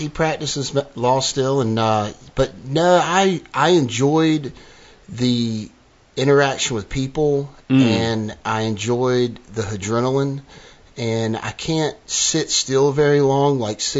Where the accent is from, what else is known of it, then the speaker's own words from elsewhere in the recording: Raleigh, North Carolina, United States; also born or lived in Wilmington; I was born in Raleigh, and my mom moved to Wilmington, so I was back and forth between Raleigh and Wilmington.